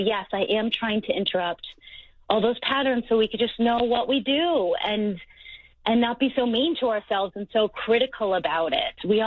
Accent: Chicago, Illinois, United States; now in Boulder, United States; I hike every day in Boulder, Colorado, on my mountain, and I grew up in Chicago, so I didn't have mountains, but now I do.

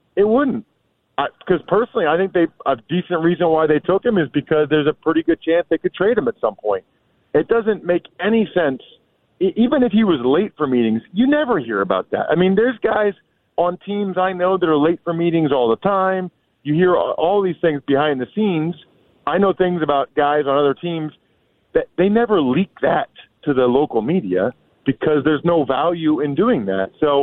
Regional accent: Reading, Pennsylvania, United States; I grew up in Reading, an hour west of Philly, very similar to Akron, actually.

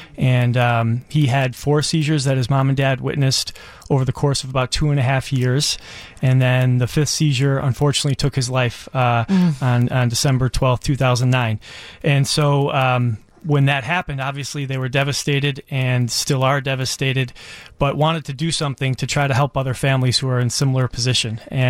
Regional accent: Chicago, Illinois, United States; I am. I grew up in Rogers Park.

